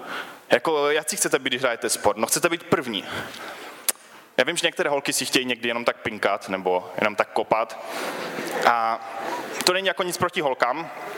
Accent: Havířov, Moravian-Silesian Region, Czechia; jsem z Havířova. To je takové město trošku nahoru odtud, asi 100 kilometrů. A jsem z církve ESK.

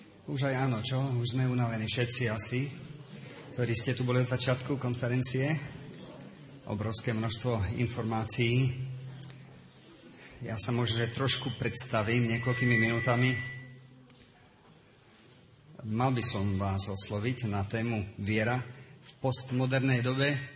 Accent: Piešťany, Trnava Region, Slovakia; born there; Ja som sa narodil v Piešťanoch v dobe, o ktorej ste počuli trošku, v dobe komunistickej, v roku 1961. Už mám 44 rokov.

